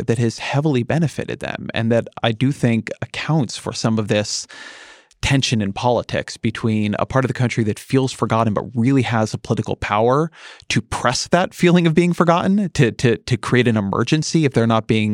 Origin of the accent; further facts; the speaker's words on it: California, United States; I mean, I'm a Californian, and my vote counts a lot less